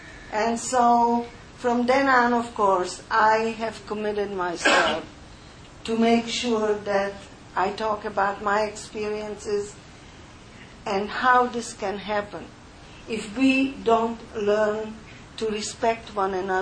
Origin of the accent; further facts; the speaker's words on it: Czechia; English is a second language; now in United States; Now, I was born and raised in Czechoslovakia, which was a true democracy.